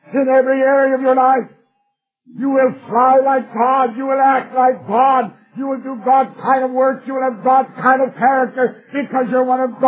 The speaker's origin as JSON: {"language": "English", "country": "Canada", "said": "Now, that doesn't mean much to you democratic Americans. But I'm a Canadian. We have a queen."}